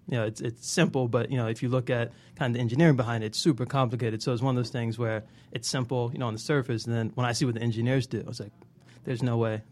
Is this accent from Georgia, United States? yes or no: yes; Atlanta, Georgia, United States; Yeah, I'm originally from Atlanta, so I kind of knew the pain points of the city.